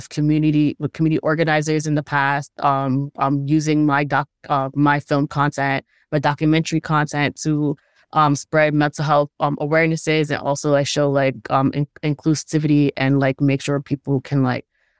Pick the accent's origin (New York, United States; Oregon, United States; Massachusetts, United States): New York, United States; New York City; I'm Dominican, Puerto Rican. Okay. I was born and raised in Hell's Kitchen, and my family has been here since the 70s.